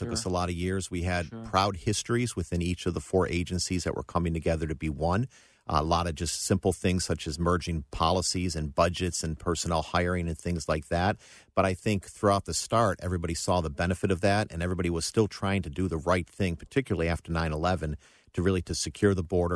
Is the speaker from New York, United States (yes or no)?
yes; Buffalo, New York, United States; also born or lived in Cleveland, United States; Actually, I grew up in Buffalo, New York, and was very familiar with the border, with the crossings into Canada.